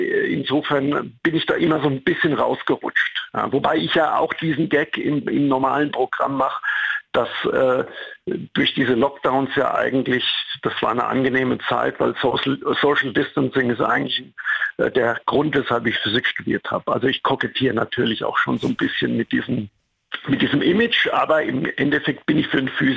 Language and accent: German; Amorbach, Bavaria, Germany; Ich bin wirklich so richtig auf dem Land groß geworden. Also Amorbach ist ja zwar eine Stadt, aber 4000 Einwohner.